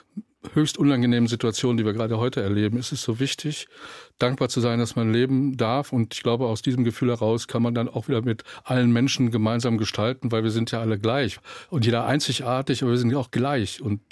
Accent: North Rhine-Westphalia, Germany; ich fühle mich aus dem Ruhrgebiet kommen, das ist meine Heimat

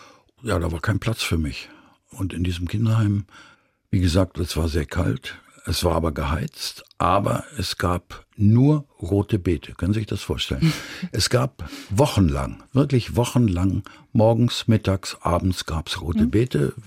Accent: Szczecin, West Pomeranian Voivodeship, Poland; born there; Ich bin in Stettin geboren worden.

